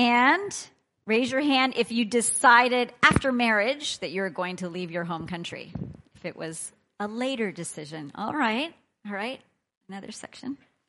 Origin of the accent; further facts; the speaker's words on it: United States; So I was born in America, and I was raised in a close family, mother, father, one brother, a little bit younger, in the church, grown up in the church.